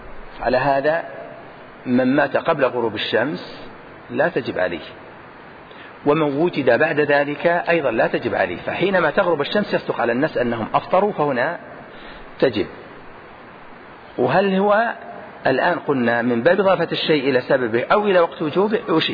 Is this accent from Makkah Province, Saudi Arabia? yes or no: no; Al-Qassim, Saudi Arabia; أغلب التمور الموجودة عندنا في القصيم